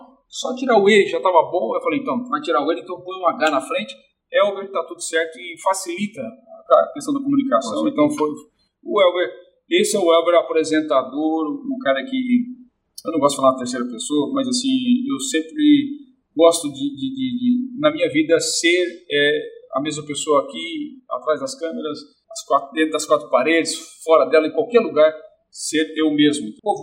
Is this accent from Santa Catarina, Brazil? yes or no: yes; Joinville, Santa Catarina, Brazil; also born or lived in Ceará; eu nasci em Sara, com 5 anos, meus pais se separaram e minha mãe veio pra cá. Então, assim, desde 5 anos, eu com 37, né, então eu tenho dupla cidadania. Eu sou mais joinvilense que issarense